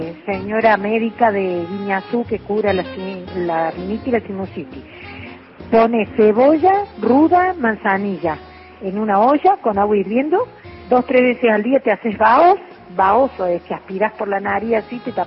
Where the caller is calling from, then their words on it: Córdoba, Argentina; de Córdoba